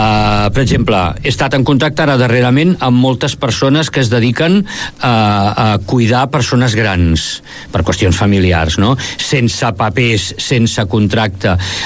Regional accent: Vic, Catalonia, Spain; born there; però si és que he nascut aquí a Vic

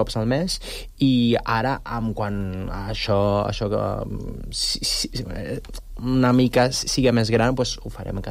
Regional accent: Buñol, Valencian Community, Spain; now in Sant Cugat del Vallès, Spain; Jo sóc valencià, sóc d'un mm-hmm. poble que es diu Bunyol.

